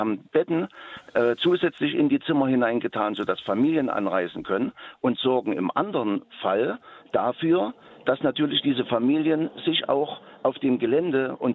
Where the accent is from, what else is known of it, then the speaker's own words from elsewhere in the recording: Eisenach, Thuringia, Germany; Ja, ich komme aus Eisenach, einer kleinen Stadt